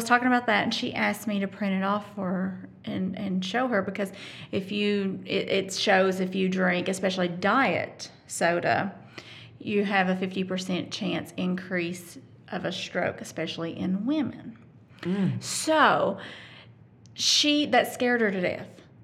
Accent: the South, United States; We're from the South.

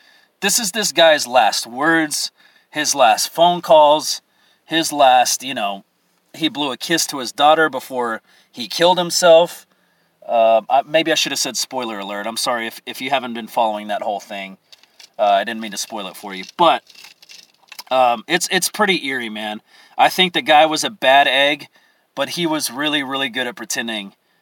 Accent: Texas, United States; aren't you from Texas? Yeah, I am from Texas.

